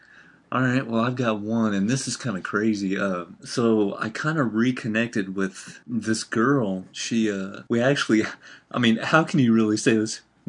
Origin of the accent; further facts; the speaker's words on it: Weatherford, Texas, United States; I guess she moved back senior year back to Weatherford, my hometown